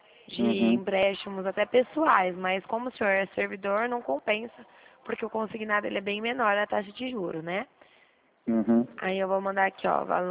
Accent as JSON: {"language": "Portuguese", "town": "Dracena", "region": "São Paulo", "country": "Brazil", "said": "eu sou aqui de Dracena"}